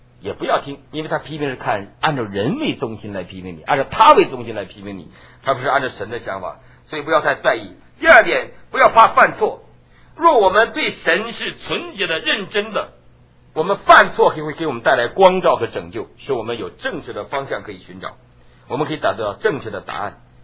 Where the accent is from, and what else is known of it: Taiwan